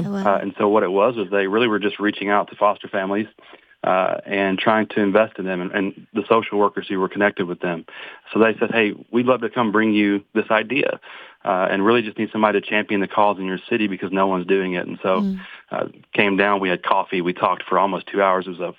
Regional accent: Atlanta, Georgia, United States; also born or lived in Idaho / Arkansas; now in Pulaski, United States; I'm originally from Atlanta, Georgia, just south of Atlanta, born and raised in that area, a lot of family over there still

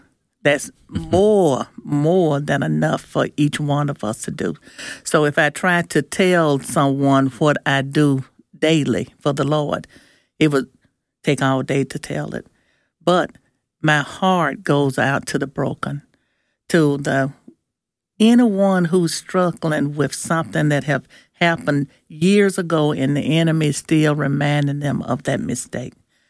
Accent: Mississippi, United States; and I'm from Nellaton, Mississippi, and I'm with Night Watch Ministries.

